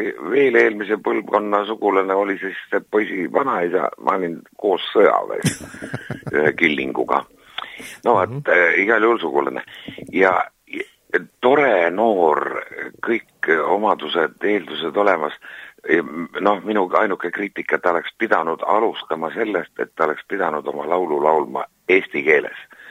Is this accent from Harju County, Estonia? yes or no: no; Saare County, Estonia; born there; now in Muhu, Estonia; ma olen sündinud Saaremaal ja et ma elan Muhus